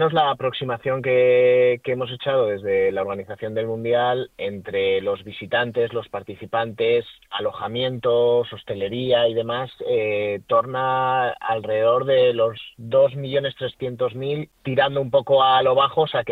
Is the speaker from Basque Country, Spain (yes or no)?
yes; Basque Country, Spain; poder hacerlo pues en Euskadi, en mi tierra.